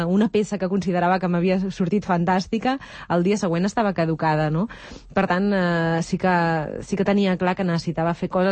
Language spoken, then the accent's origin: Catalan; Mollet, Catalonia, Spain; Jo sóc de Mollet i, per tant, aquest entorn el coneixia bé